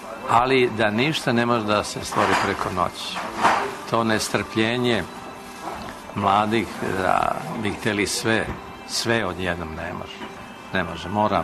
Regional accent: Belgrade, Serbia; born there; pošto smo i Vojvođani, a ja sam rođen u Beogradu.

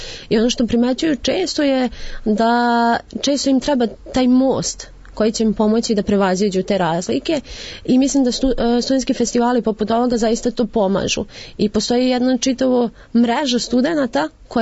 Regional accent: Novi Sad, Vojvodina, Serbia; Ja lično sam došla iz Novog Sada da bi volontirala ovde i ovde sam već 3 godine u organizaciji.

